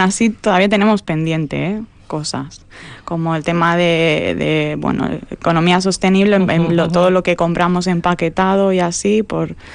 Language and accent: Spanish; Elche, Valencian Community, Spain; moved away as an adult; now in Vitoria, Spain; yo soy de Elche, de Alicante